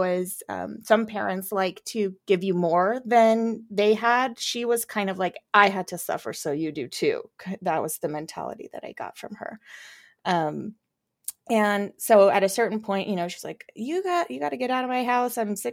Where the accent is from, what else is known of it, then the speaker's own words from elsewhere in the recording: Burbank, California, United States; now in Los Angeles, United States; I live in Los Angeles with my husband. I grew up here in Burbank, and I was raised by a single mom.